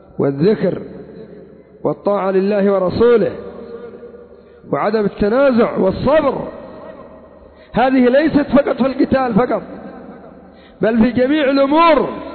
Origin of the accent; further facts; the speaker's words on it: Yemen; الآن عندنا في اليمن الدول الكافرة تعرض اليمن على من يخلصهم من السلفيين